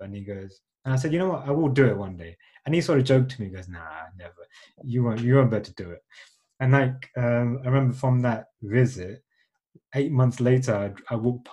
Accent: Midlands, United Kingdom; So I was born and brought up in the UK. So I was brought up in the Midlands.

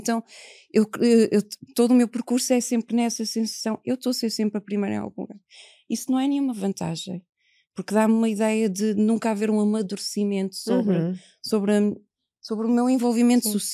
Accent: Portugal; nós somos portugueses e ciganos, a nossa primeira condição é nós somos cidadãos portugueses e ciganos.

